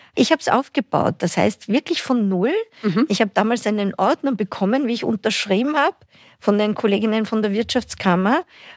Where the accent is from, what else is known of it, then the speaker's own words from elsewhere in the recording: Vienna, Austria; Ja, ich bin Wienerin.